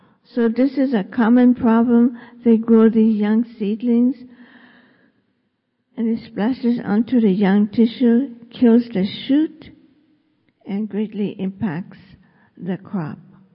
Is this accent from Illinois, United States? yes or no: no; Kona, Hawaii, United States; I'm from Kona. I grew up in a coffee plantation.